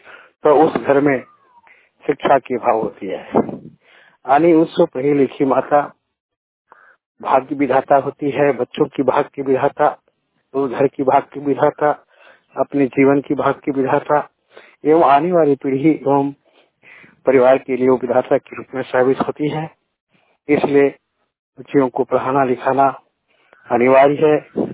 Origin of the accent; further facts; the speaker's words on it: Kotra, Jharkhand, India; मैं हजारीबाग जिले के अंतर्गत इचाक प्रखंड के कोटरा गांव का रहने वाला हूं।